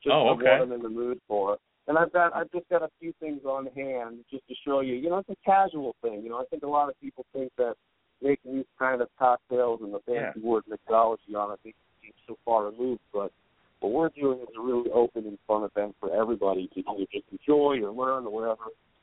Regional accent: Long Island, New York, United States; And, you know, my hometown is Long Island.

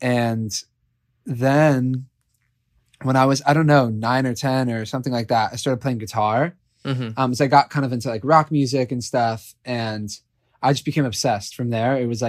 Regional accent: San Francisco, California, United States; born there; also born or lived in Georgia / Pennsylvania / New York; now in Los Angeles, United States; So I was born in San Francisco, and I moved around a lot growing up. I lived in Georgia and Pennsylvania and then New York, and then now here in LA.

